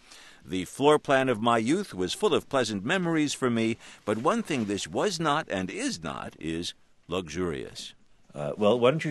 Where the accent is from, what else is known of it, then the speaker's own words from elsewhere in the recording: New York City, New York, United States; my hometown in the middle of Lower Manhattan